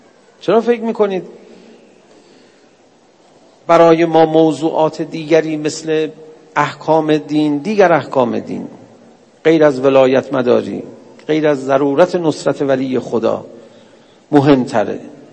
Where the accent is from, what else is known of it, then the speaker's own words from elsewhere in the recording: Iran; گفتم بابا ما از ایران اومدیم دیگه، ما از کجا؟ مریخ که نیومدیم.